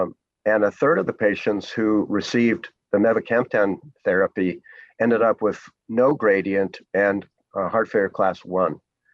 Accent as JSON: {"language": "English", "town": "Yellowstone", "region": "Wyoming", "country": "United States", "tie": "born or raised there", "said": "Yeah, growing up in Yellowstone makes you an explorer."}